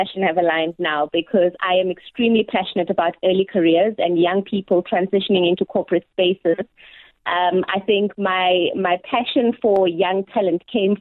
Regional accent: Limpopo, South Africa; So, yeah, I'm a girl from Limpopo, right?

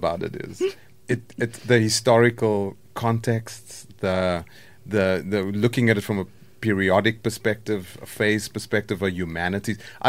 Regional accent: South Africa; You keep going as a South African.

